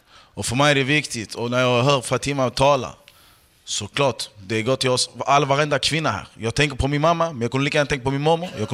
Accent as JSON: {"language": "Swedish", "town": "Malmö", "region": "Skåne", "country": "Sweden", "accent": "Skåne", "said": "Jag är från Malmö, ni hör min skånska, jag hoppas ni förstår. Jag är från Malmö"}